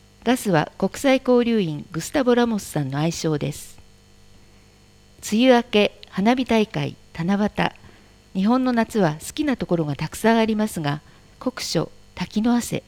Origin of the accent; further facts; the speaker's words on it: Minas Gerais, Brazil; also born or lived in São Paulo; now in Niiza, Japan; 私は近くのミナスジェライス州出身ですが、新座市に来る前はサンパウロに住んでいました。近くといっても故郷からサンパウロへはバスで8時間以上かかります。